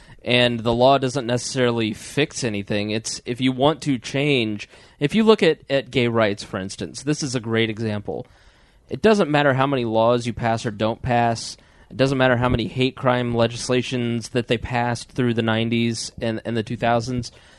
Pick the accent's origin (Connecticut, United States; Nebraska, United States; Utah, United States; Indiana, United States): Indiana, United States; Indianapolis; the millennial generation, of which everyone on the podcast, we're all from Indianapolis, we're all, you know, around 30.